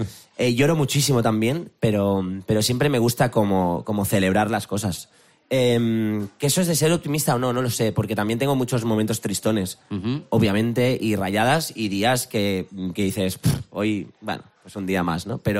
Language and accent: Spanish; Sant Feliu, Catalonia, Spain; Barcelona, San Feliu, mi pueblo, es esencial y necesario también para recargar pilas